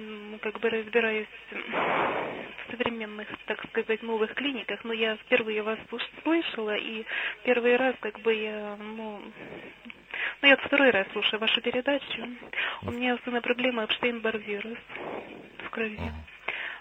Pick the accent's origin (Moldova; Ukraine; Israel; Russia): Ukraine; Poltava, Poltava Oblast; я из города Полтава.